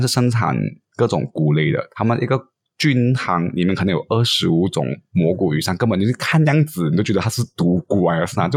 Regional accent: Malaysia; 我觉得他们的面条或许是我们马来西亚人不太爱的

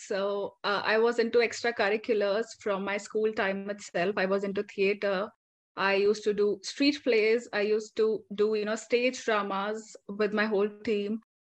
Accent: Himachal Pradesh, India; because I'm from Himachal Pradesh. That's my hometown.

